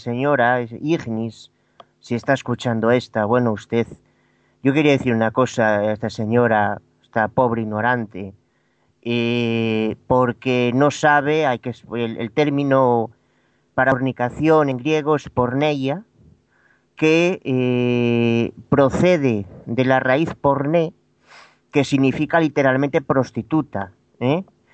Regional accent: Vigo, Galicia, Spain; now in United States; yo soy de Vigo y aquí en la Florida

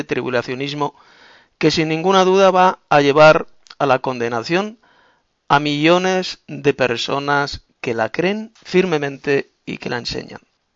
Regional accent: Madrid, Community of Madrid, Spain; de Madrid, España

